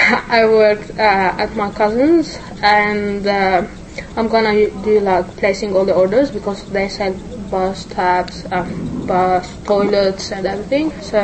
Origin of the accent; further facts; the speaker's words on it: Lebanon; first language Lebanese Arabic; English is a second language; now in Australia; From Lebanon.